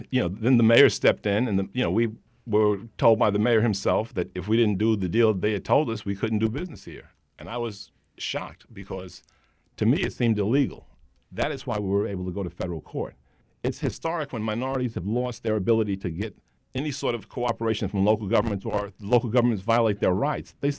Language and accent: English; Birmingham, Alabama, United States; because we came from Birmingham, Alabama.